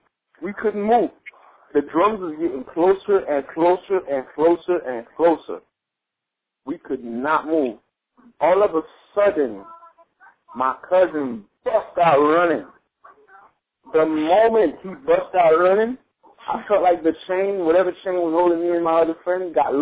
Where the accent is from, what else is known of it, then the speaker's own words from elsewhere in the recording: Haiti; I'm from Haiti. I know what I saw.